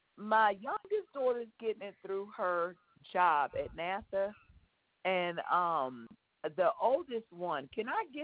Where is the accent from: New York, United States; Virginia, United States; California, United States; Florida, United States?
Virginia, United States; We're from Virginia. This is frustrating. Everybody at home then got it.